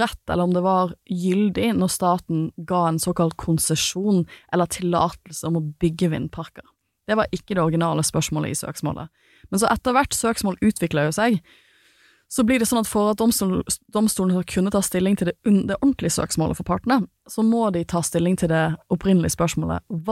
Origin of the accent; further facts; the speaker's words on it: Western Norway, Norway; jeg har ikke vokst opp i en del av Norge, jeg har vokst opp på Vestlandet